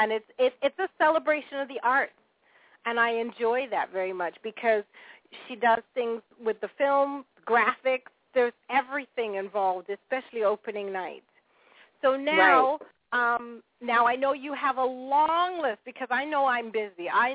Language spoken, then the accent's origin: English; United Kingdom; I brought my mom because I'm British.